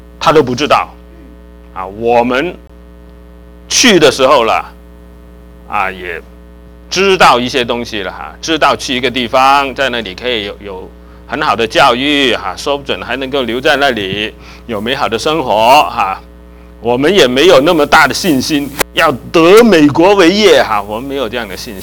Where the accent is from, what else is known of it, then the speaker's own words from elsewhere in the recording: China; now in United States; 我从中国来。